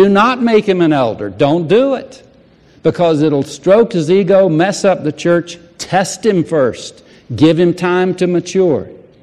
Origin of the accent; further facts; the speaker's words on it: the South, United States; I was raised in the South as a teetotaler.